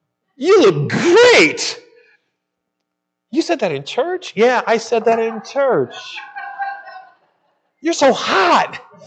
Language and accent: English; United States; She's from the Philippines, I'm from the United States, and she speaks Tagalog, and she speaks Wadai, and she speaks English.